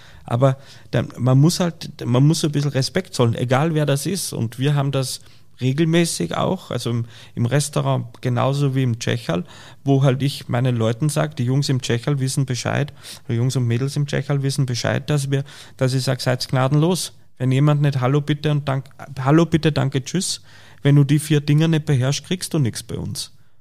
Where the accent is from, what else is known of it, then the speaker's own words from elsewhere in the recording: Austria; now in Munich, Germany; Ich hätte nie dran gedacht, dass ich irgendwann mal nach Deutschland gehe